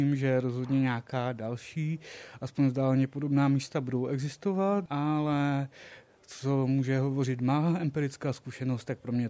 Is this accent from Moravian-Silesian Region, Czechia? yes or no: yes; Orlová, Moravian-Silesian Region, Czechia; now in Prague, Czechia; já mám vlastně Orlové mamku, ale žiju v Praze a byl jsem tady na chvíli, tak jsem tak zakončil pobyt v našem Moravskoslezském kraji